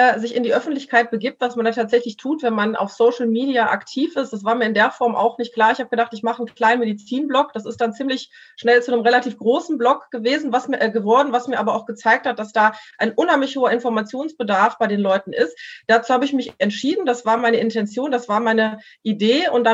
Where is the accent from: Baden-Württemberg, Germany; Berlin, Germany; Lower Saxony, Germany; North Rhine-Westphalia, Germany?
North Rhine-Westphalia, Germany; Mülheim; dass hier jetzt in Mülheim, ich komme aus Mülheim, die Altenheime geimpft worden sind